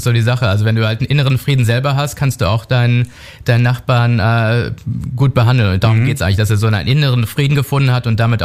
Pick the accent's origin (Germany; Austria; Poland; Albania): Germany; Meine Eltern sind Kolumbianer, ich bin selbst jüdisch, hier in Deutschland groß geworden.